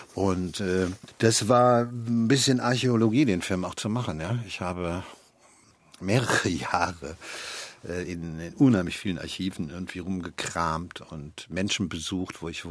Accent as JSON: {"language": "German", "region": "East Germany", "country": "Germany", "said": "Ja. Ich bin Ossi."}